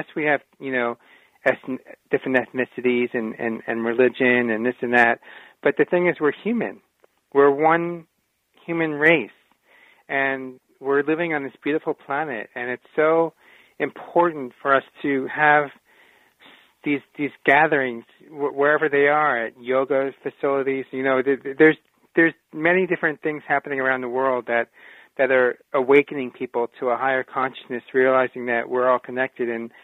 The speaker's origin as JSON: {"language": "English", "town": "New York City", "region": "New York", "country": "United States", "tie": "born or raised there", "said": "Like I grew up in New York City. I'm a city boy."}